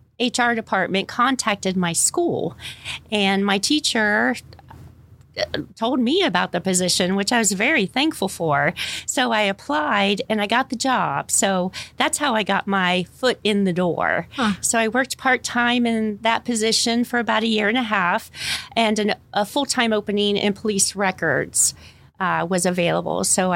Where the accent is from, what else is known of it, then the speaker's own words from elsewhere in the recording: Bethel Township, United States; I grew up in Bethel Township.